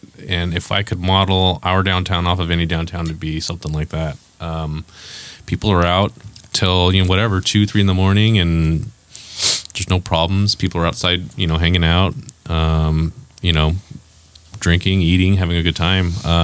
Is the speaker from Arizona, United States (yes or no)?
no; Visalia, California, United States; I grew up in Visalia.